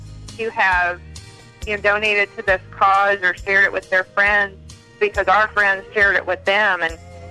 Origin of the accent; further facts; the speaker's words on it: Oxford, Alabama, United States; Well, I grew up in the Oxford-Anderson area until I went to college.